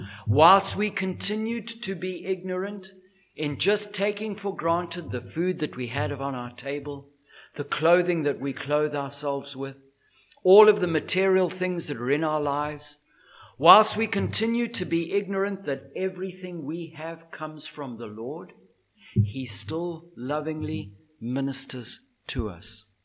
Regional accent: Zimbabwe; having been born and raised in Zimbabwe, fought in the Zimbabwean war

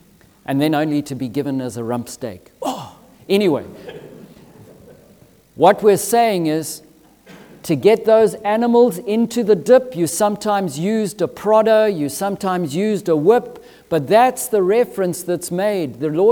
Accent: Zimbabwe; growing up in Zimbabwe, I have a vivid memory of this. We used to herd our cattle into those dips

